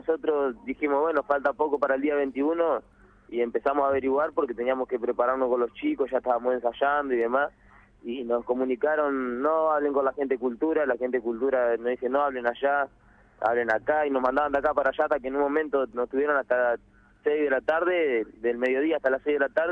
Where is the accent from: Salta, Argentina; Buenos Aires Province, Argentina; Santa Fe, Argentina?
Santa Fe, Argentina; somos una banda de acá, de Santa Fe, quizá porque somos de Alto Verde o porque vivimos en un lugar donde las calles son de tierra